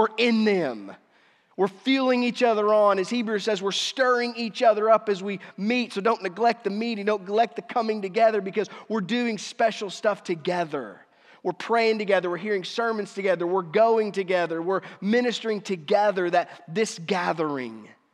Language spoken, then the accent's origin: English; United States; I made them all very you and Jesus as an individual because I'm an American.